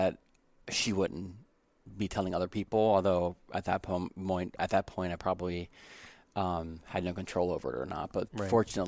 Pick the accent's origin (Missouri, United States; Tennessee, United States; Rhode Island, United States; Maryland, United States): Maryland, United States; Baltimore; I grew up in Baltimore, which is, not an environment that was open for someone to come, especially my high school.